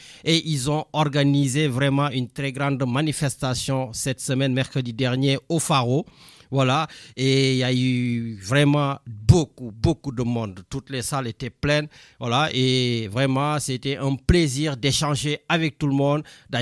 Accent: Senegal; moved away as an adult; now in Marseille, France; moi j'ai grandi au Sénégal, je suis né au Sénégal, voilà, je suis venu ici après mes études supérieures et après je suis resté à Marseille, j'ai fondé ma famille à Marseille, je travaille à Marseille, je vis à Marseille

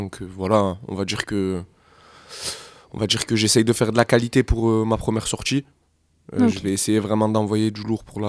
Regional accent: Aix-en-Provence, Provence-Alpes-Côte d'Azur, France; Moi, je suis un rappeur de 25 ans. Je suis originaire d'Aix-en-Provence.

